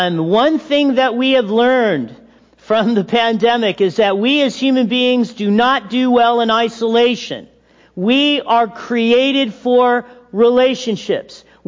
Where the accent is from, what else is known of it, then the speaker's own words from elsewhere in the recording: Big Bear, California, United States; growing up in Big Bear back in the 70s